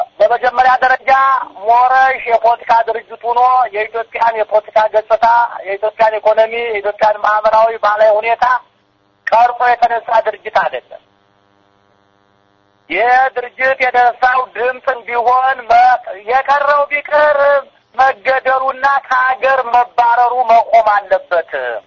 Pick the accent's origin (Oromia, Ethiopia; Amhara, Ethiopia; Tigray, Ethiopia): Amhara, Ethiopia; ስለዚህ እኔ አማራ ነኝ። ገፍተውኛል። እና ዘሬ ለማዳን ተደራጅቻለሁ።